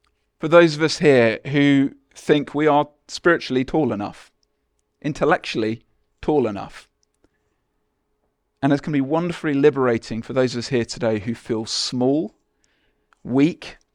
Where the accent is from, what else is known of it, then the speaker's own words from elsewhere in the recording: Letchworth, East of England, United Kingdom; there was always a big circus which would arrive in my hometown of Letchworth.